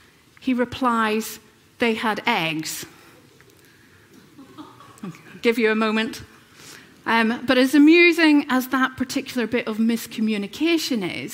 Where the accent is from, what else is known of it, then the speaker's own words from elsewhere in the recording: Northern Ireland, United Kingdom; accent: Northern Irish; that's a really hard word for me to say with my Northern Irish accent.